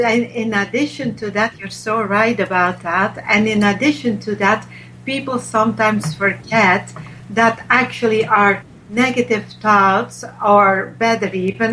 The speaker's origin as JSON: {"language": "English", "country": "Belgium", "tie": "born or raised there", "said": "Yes, but Belgium has also the French language and the Flemish language."}